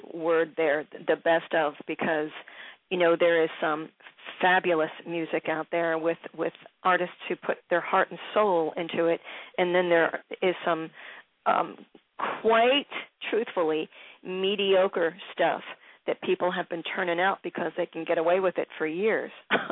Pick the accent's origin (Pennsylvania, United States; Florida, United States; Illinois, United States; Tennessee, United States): Pennsylvania, United States; Philadelphia; I grew up in Philly, so there was a lot of doo-wop and the sound of Philadelphia.